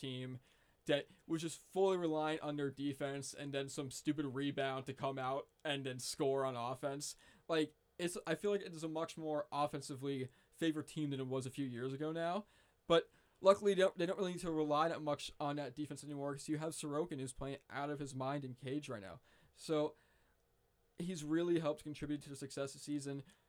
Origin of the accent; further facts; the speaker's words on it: Long Island, New York, United States; Long Island's a super happy place right now, my hometown.